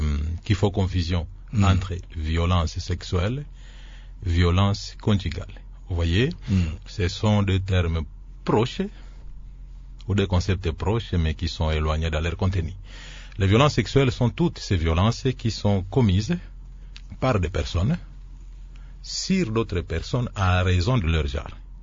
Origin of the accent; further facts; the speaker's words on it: Équateur, DR Congo; Parce que lorsque vous allez chez nous en Équateur, vous voyez